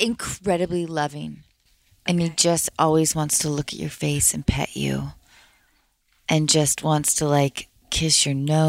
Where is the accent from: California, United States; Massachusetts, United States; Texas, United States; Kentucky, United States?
Massachusetts, United States; Boston; I'm from Boston.